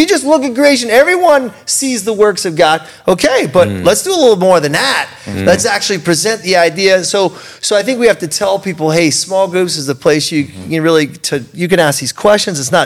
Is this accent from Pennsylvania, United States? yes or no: no; Baltimore, Maryland, United States; I'm from Baltimore, headquarters of the NAACP.